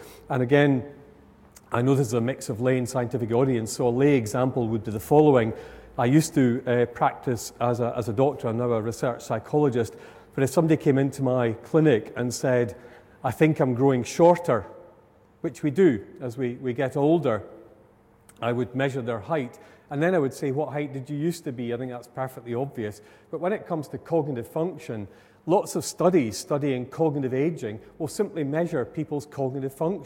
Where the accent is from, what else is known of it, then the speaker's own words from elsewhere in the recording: Scotland, United Kingdom; I come from Lanarkshire